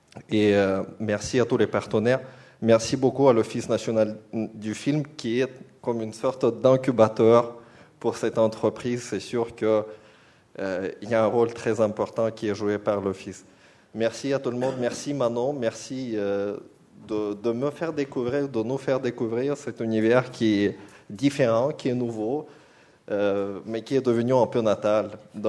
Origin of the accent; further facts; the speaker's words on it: Belarus; C'est ça, je suis originaire de Biélorussie.